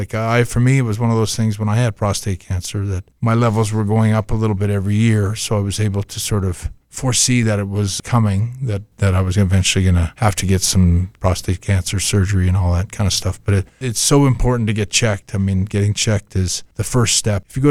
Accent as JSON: {"language": "English", "town": "Calgary", "region": "Alberta", "country": "Canada", "tie": "born or raised there", "said": "I don't often get a chance to, you know, sign autographs and meet fans right here in my hometown. It's not that normal for me to sign autographs somewhere in Calgary."}